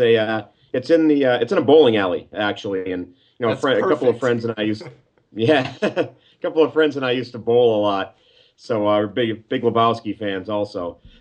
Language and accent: English; Scranton, Pennsylvania, United States; Yeah, I was born in Scranton, raised just outside the city, and I went away for college for 4 years, but when I moved back here, this is where I came to be.